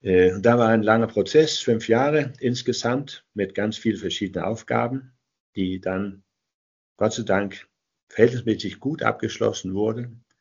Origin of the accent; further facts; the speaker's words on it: Denmark; ich komme aus Dänemark seit 1996 als Berater